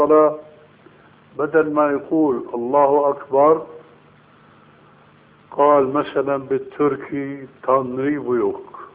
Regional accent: Damascus, Damascus Governorate, Syria; هناك عندنا في دمشق

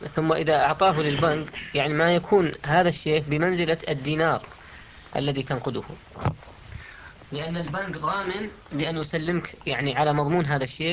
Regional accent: Saudi Arabia; الموجود عندنا في السعودية

